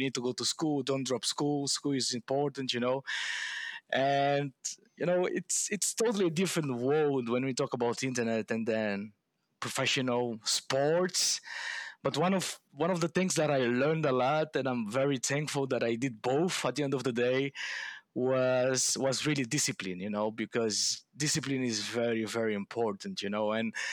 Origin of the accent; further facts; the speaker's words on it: Luanda, Luanda Province, Angola; English is a second language; But no, I was born and raised in Angola. And then, yeah, in the capital city of Luanda.